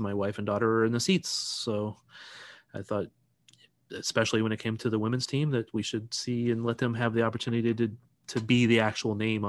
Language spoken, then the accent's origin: English; St. Louis, Missouri, United States; I'm from St. Louis. So Kansas City hates St. Louis.